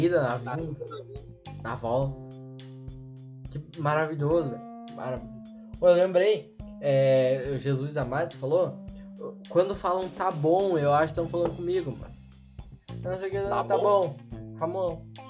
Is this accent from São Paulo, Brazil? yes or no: no; Rio Grande do Sul, Brazil; Ah, desculpa. Porque eu sou gaúcho, né?